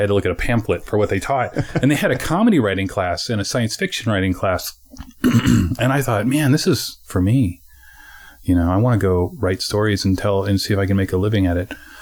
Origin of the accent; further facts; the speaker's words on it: Ohio, United States; moved away as an adult; Because I was from Ohio, and she'd found out.